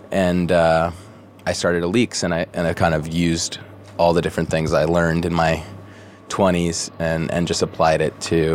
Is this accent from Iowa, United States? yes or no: no; Pismo Beach, California, United States; I grew up in Central California, which is a small town called Pismo Beach. So it's 3 hours south of San Francisco and 3 hours north of Los Angeles.